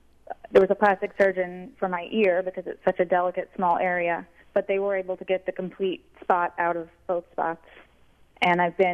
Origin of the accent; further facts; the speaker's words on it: Florida, United States; I grew up in Florida, so I was at the beach a lot as a kid.